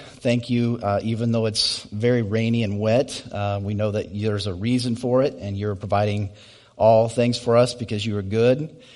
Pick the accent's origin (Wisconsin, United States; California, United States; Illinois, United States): Illinois, United States; Decatur; also born or lived in Bloomington / Clinton / Lovington / Mount Zion; I was born in Decatur, lived in Decatur, then we moved to Bloomington, then Clinton, then Decatur, then Lovington, then Mount Zion, then Decatur, then back to Lovington. And then when I was in college, I went from Decatur to Charleston to Lovington.